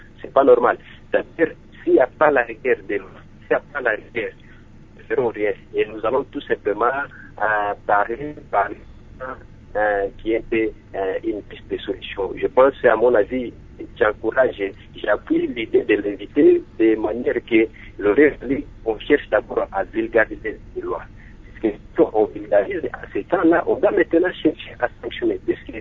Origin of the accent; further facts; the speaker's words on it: DR Congo; ce qui manque chez nous au Congo, c'est quelque chose de leadership